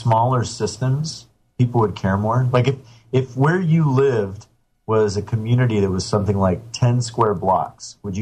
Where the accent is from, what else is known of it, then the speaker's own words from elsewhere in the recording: United States; As an American, I honestly just don't feel like I could have any effect on my government.